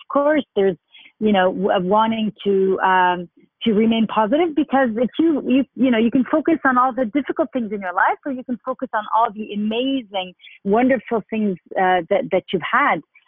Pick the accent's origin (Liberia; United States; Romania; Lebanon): Lebanon; I have relived a lot of the things that I went through during my childhood, my teenage years, growing up in the Lebanese Civil War.